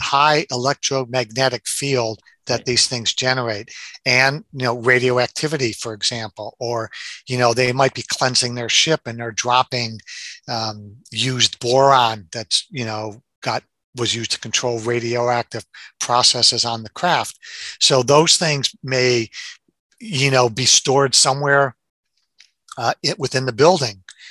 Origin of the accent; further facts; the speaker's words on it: Detroit, Michigan, United States; Because I was born and raised in Detroit.